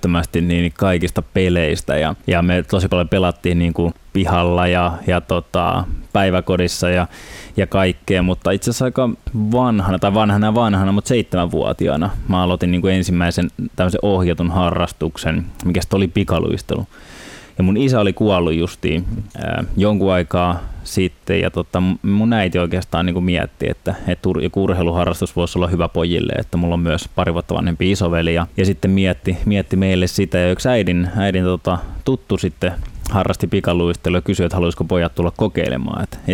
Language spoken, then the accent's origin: Finnish; Helsinki, Uusimaa, Finland; born or raised there; now in Espoo, Finland